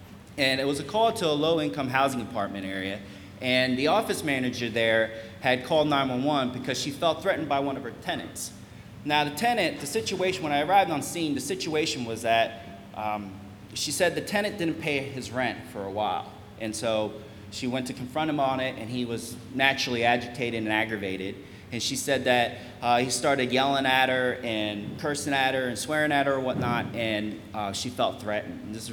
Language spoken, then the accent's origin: English; North Carolina, United States; as Pastor Robert had stated, I am from North Carolina. This is something I should be used to, but I've been up here for a couple years, and I believe it's kind of worn off on me